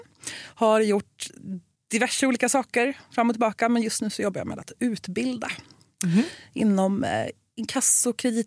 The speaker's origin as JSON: {"language": "Swedish", "region": "Värmland", "country": "Sweden", "also_born_or_lived": "Norway", "accent": "Stockholm"}